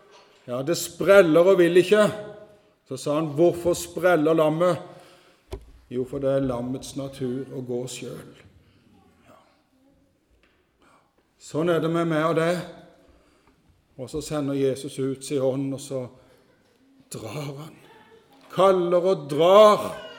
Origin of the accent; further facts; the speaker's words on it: Flekkerøya, Agder, Norway; Jeg husker en predikant hjemme på Flekkerøya en gang